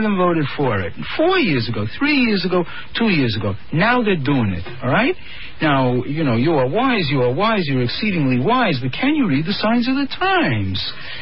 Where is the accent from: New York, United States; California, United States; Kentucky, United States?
New York, United States; Brooklyn; born there; I was born in Brooklyn, New York, and I'm talking from Manhattan, which is right across the river. And I was born in this here briar patch. I'm not in exile. I'm in my own country.